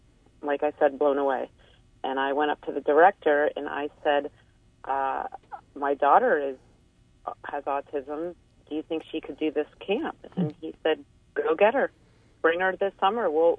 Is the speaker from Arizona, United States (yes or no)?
no; Aspen, Colorado, United States; now in Seattle, United States; Well, my story, I live in Seattle, Washington, and I grew up in Aspen